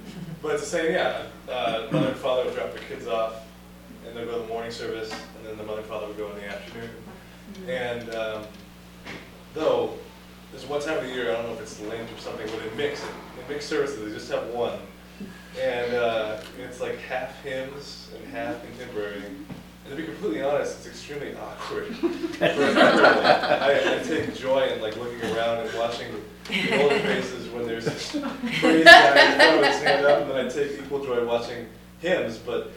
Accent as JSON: {"language": "English", "region": "New Mexico", "country": "United States", "tie": "born or raised there", "said": "My hometown of New Mexico, the big saying is for youth, there's nothing to do but each other."}